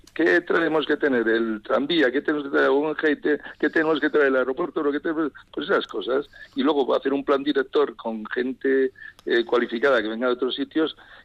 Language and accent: Spanish; Miranda de Ebro, Castile and León, Spain; entre Vitoria, perdona, también Miranda, que es mi pueblo, y Madrid.